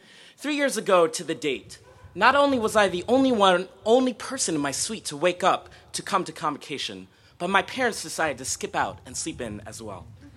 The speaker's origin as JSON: {"language": "English", "town": "Allentown", "region": "Pennsylvania", "country": "United States", "said": "I'm actually from Allentown, Pennsylvania."}